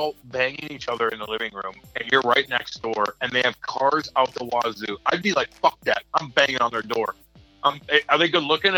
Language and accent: English; Eureka, Missouri, United States; I'm from Eureka, partner, and I'm getting groceries dropped off at my house.